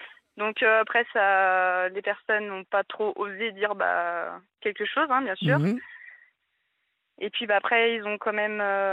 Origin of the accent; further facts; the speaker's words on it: Lyon, Auvergne-Rhône-Alpes, France; j'ai 22 ans, je suis lyonnaise.